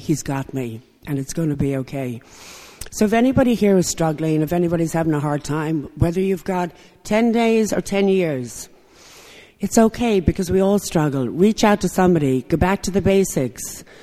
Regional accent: Ireland; I'm not an alcoholic because I'm Irish. Drinking is a huge part of our culture.

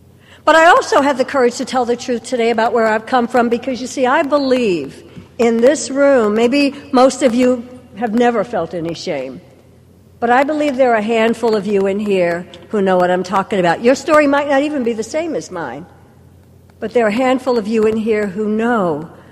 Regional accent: Atlanta, Georgia, United States; born there; I was born in Atlanta in 1953 at a hospital that's not even there anymore.

